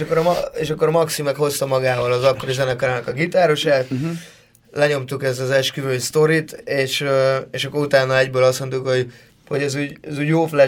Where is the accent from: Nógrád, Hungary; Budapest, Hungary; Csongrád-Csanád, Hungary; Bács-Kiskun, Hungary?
Bács-Kiskun, Hungary; Kecskemét; moved away as an adult; Én kecskeméti vagyok egyébként, 18 éves koromig ott laktam, és kecskemétről hoztam egy basszusgitárra